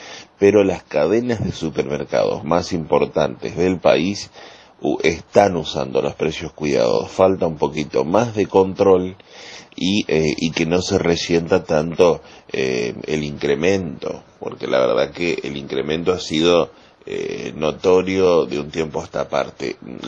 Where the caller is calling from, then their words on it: Rincón, Santa Fe, Argentina; de Rincón, Santa Fe, Argentina.